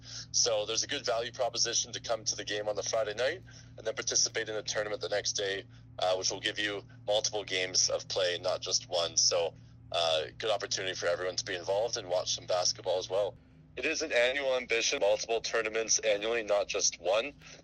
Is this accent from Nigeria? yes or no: no; Toronto, Ontario, Canada; now in British Columbia, Canada; as someone who's come from growing up in Toronto and moving to British Columbia